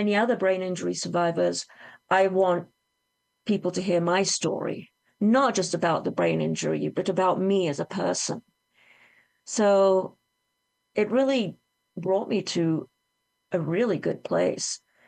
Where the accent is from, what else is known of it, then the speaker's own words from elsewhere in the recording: England, United Kingdom; I'm English. I get to say stuff like that. No one judges you. If you explain that you're English, unless they notice my accent.